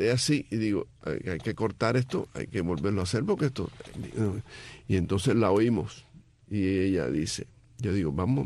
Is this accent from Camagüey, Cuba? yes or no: no; Cienfuegos, Cuba; Nací en Cienfuegos, me crié siempre en Cienfuegos.